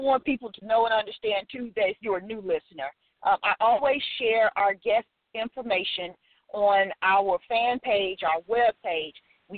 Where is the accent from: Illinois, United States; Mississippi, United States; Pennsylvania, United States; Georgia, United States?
Illinois, United States; Chicago; also born or lived in Blytheville, Arkansas; I'm actually a Chicago native, but when I don't claim Chicago as my hometown, my second hometown is Blytheville, Arkansas.